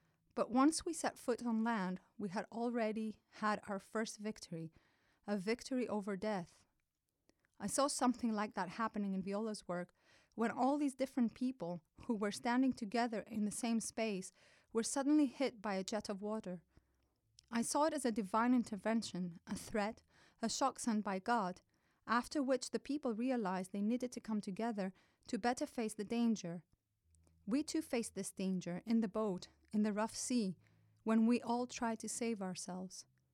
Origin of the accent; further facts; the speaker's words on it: Cameroon; now in Athens, Greece; I come from Cameroon. Through Turkey, I arrived in Lesbos, where I stayed for 3 weeks, and the last 4 months, I've been living in Athens.